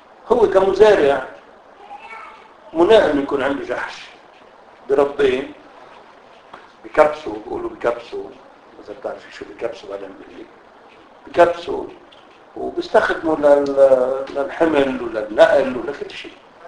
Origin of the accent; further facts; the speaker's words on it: Beqaa, Lebanon; هيدي عين الزغرين عندنا بمنطقة البقاع. هيدي عين الزغرين معروفة من يعني من نحن صغار